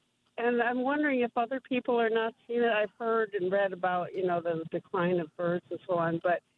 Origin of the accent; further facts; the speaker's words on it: Illinois, United States; So I moved here in July from Colorado. I grew up in Illinois.